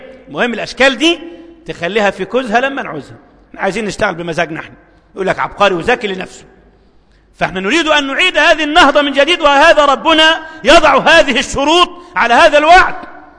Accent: Egypt; اللهم اجعل مصرنا أمنا أمانا وسائر بلاد المؤمنين، اللهم اجعل بلدنا مصر أمنا أمانا وسائر بلاد المسلمين.

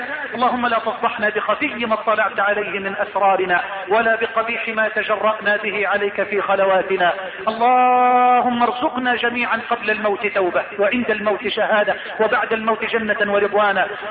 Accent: Egypt; بلدنا مصر

